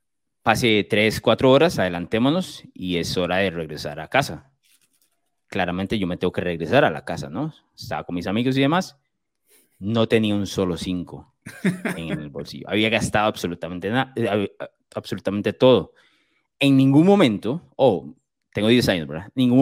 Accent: Limón, Costa Rica; estaban los carnavales acá en Limón, bueno, en la provincia donde yo crecí, en Costa Rica

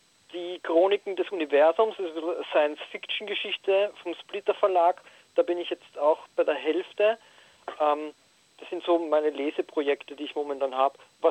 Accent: Vienna, Austria; born there; Ich bin in Wien geboren.

